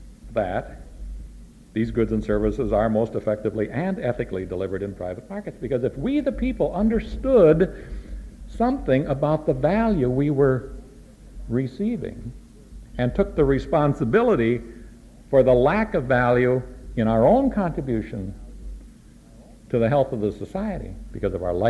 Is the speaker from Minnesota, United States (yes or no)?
yes; Minnesota, United States; I come from Minnesota, and I'm always